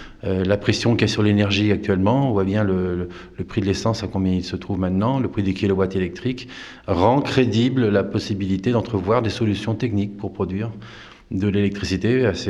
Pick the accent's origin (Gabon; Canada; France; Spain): France; Sévéraguet, Occitanie